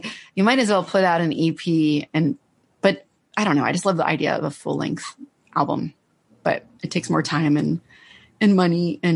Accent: New Jersey, United States; now in Los Angeles, United States; No, I started, I'm from New Jersey. Then my sister was kind of moving out west. And so I came and stayed with her for like a month

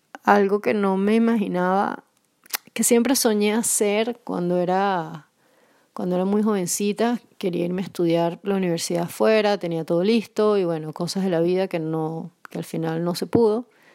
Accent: Caracas, Capital District, Venezuela; now in Poland; soy caraqueña de Venezuela y vivo en una pequeña ciudad al sur de Polonia.

